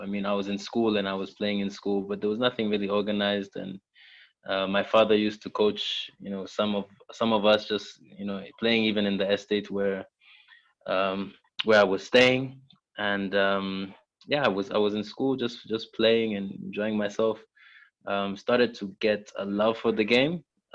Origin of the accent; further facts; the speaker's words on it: Nairobi, Kenya; I was growing up in Nairobi and playing for many different clubs, and it was just not clear, where do I go from here? How do I make it, to London?